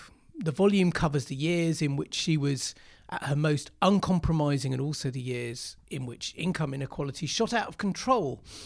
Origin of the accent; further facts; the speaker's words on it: Yorkshire and the Humber, United Kingdom; I was a child growing up in Yorkshire